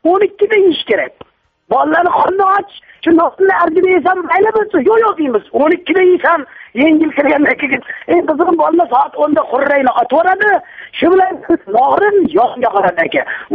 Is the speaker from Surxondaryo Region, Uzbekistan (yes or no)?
no; Tashkent, Uzbekistan; born or raised there